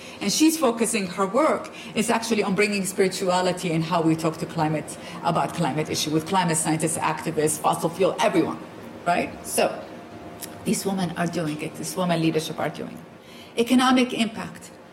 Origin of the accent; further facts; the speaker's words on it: Iraq; I come from Iraq, huh? A country that really has been, it's on their knees. I just came back from the country.